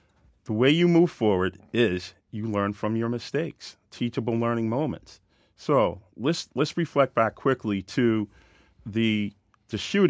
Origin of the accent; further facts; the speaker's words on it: Hillsborough, Maryland, United States; now in Boston, United States; I'm a kid from Hillsborough, Maryland that came to Boston during forced busing in 1975, and now I'm commissioner because the community helped raise me.